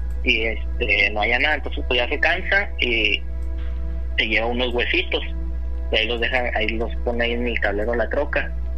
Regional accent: Delicias, Chihuahua, Mexico; yo soy de Delicias, Chihuahua.

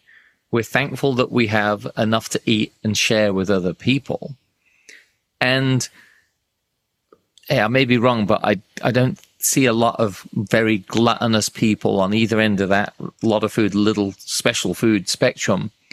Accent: England, United Kingdom; So being English and knowing the Downton Abbey series, not that I was a big fan, but growing up in a culture where for a lot of time there was a very large amount of poor people in England

